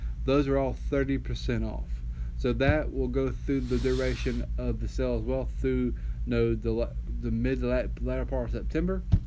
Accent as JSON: {"language": "English", "region": "the South", "country": "United States", "accent": "Southern", "said": "as we say in Southern dialect, in my bourgeois accent, I ain't got any room."}